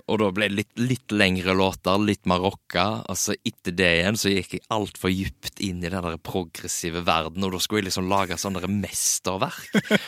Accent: Karmøy, Rogaland, Norway; Jeg er fra Karmøy.

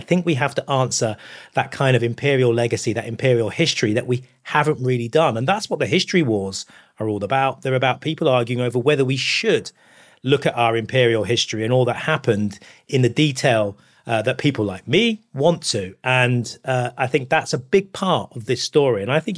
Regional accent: United Kingdom; I'm British. I love being British.

